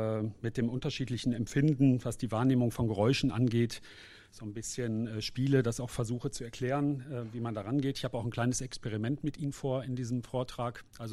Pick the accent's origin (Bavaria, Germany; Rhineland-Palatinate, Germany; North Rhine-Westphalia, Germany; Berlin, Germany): North Rhine-Westphalia, Germany; Cologne; Ich komme ja aus Köln, da heißt es ja immer, zweimal ist Tradition, dreimal ist Brauchtum.